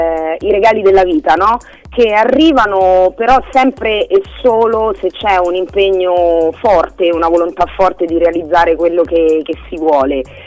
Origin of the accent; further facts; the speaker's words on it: Rome, Lazio, Italy; accent: Roman; io il romano, essendo romana